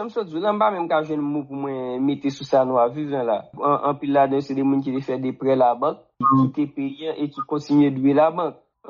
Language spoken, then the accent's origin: French; Haiti; Oui, une défaite temporaire parce que, en tant que haïtien